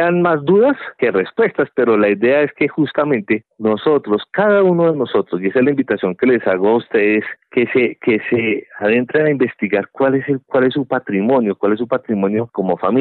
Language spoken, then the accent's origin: Spanish; Colombia; Nosotros como colombianos